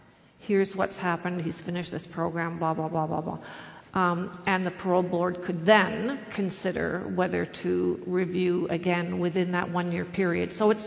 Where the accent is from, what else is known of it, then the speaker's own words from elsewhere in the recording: Toronto, Ontario, Canada; I'm from Toronto way back